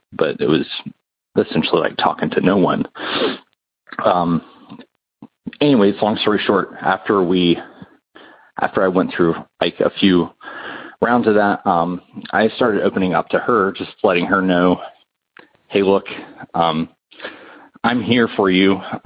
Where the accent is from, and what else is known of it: North Carolina, United States